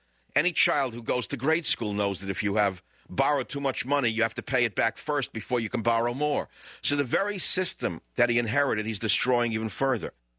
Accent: United States; I'm an American, and I myself like power and money.

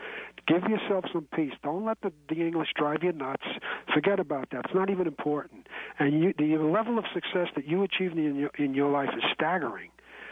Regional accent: New York City, New York, United States; And I grew up in Greenwich Village in Manhattan, you know.

